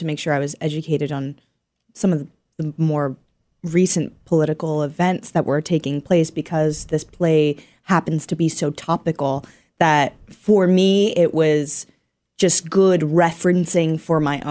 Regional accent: New York City, New York, United States; So I grew up in New York City and my mom is first generation in New York City. But my grandparents are from Puerto Rico and it's the same on my father's side as well.

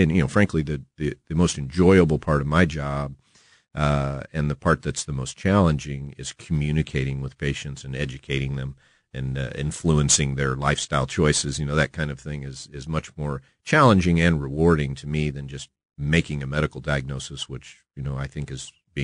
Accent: St. Louis, Missouri, United States; at the time growing up in St. Louis

